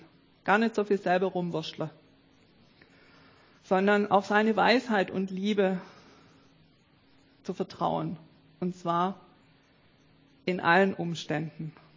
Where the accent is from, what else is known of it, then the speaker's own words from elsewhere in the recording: Baden-Württemberg, Germany; Ich komme aus dem Schwabenland im Remstal. Da gibt es, also wo meine Eltern wohnen, nicht so viele Weinberge, aber ganz viele Apfelbäume und Plantagen. Und die ganzen Hügel sind voll mit lauter Apfelbäumen und lauter so Baumstückle nennen wir das.